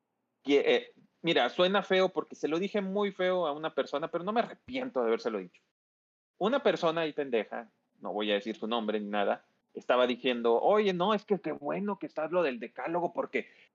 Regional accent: Monterrey, Nuevo León, Mexico; como alguien que soy de Monterrey

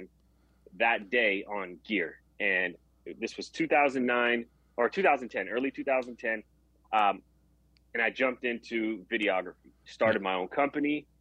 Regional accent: Daly City, California, United States; But I grew up in Daly City, always had good food in the house.

